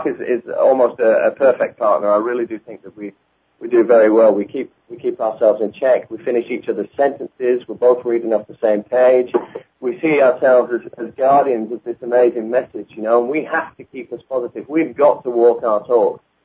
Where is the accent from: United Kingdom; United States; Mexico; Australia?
United Kingdom; England; moved away; I came over from England